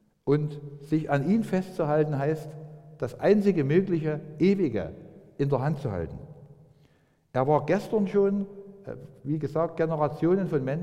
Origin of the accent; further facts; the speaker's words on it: Raschau, Saxony, Germany; born there; Ich war vorgestern mit meiner Tochter in meinem Geburtsort Raschau.